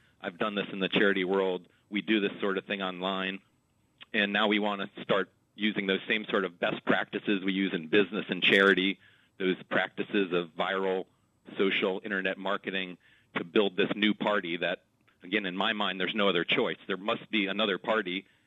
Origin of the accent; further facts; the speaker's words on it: Washington, District of Columbia, United States; I've always felt, you know, again, I'm from Washington.